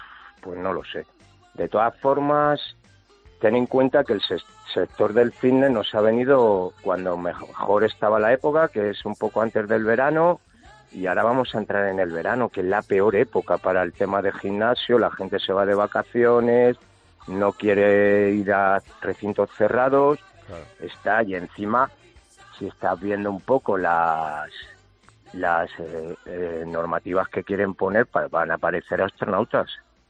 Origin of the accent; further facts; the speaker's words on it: Madrid, Community of Madrid, Spain; moved away as an adult; now in Dénia, Spain; Yo, por ejemplo, yo amo a mi pueblo. Yo soy de Madrid, pero llevo 30 años viviendo en Denia y yo amo a la gente de Denia.